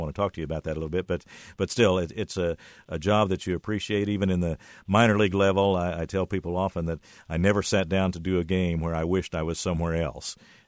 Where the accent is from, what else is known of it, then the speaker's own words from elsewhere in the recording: Indiana, United States; I grew up in southern Indiana, but we were on the Cardinals Network, which, of course, is very widespread.